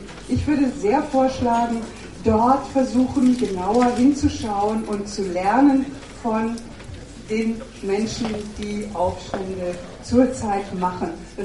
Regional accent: Germany; wir als Deutsche sind natürlich in Ägypten und im Nahen Osten überhaupt präsent und involviert.

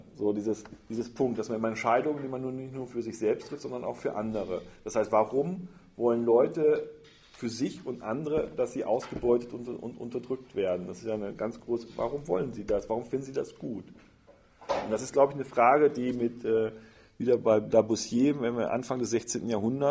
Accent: North Rhine-Westphalia, Germany; ich komme ja aus dem Münsterland, also aus der Nähe des Ruhrgebiets, wo die Leute stolz darauf sind, in der fünften Generation bei Krupp zu arbeiten.

